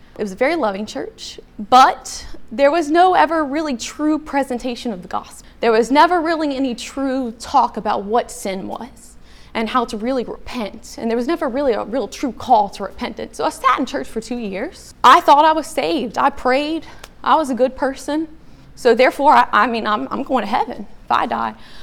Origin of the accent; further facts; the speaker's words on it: Baton Rouge, Louisiana, United States; I grew up in Baton Rouge, in that area.